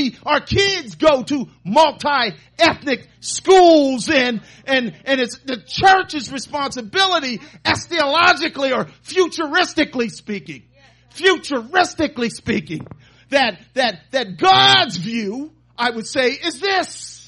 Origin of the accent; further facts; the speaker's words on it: Pennsylvania, United States; I got news for you. I do. And I'm from Pennsylvania.